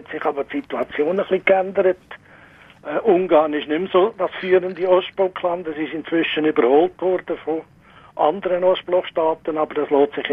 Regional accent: Switzerland; now in Hungary; Bei uns in der Schweiz

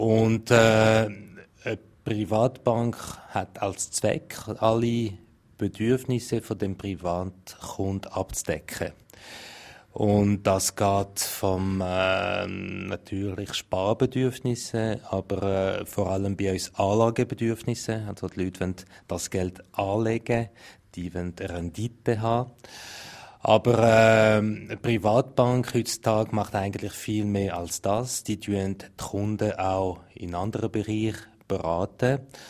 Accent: Romandy, Switzerland; German is a second language; moved away as an adult; now in Zurich, Switzerland; ich bin eigentlich nicht bilingue aufgewachsen. Ich bin in der Westschweiz aufgewachsen, habe in Zürich angefangen zu arbeiten, in den 80er Jahren.

